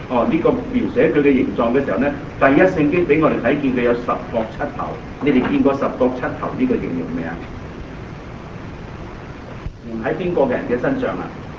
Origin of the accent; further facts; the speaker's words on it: Guangdong, China; 我哋廣東人話佢信你先至奇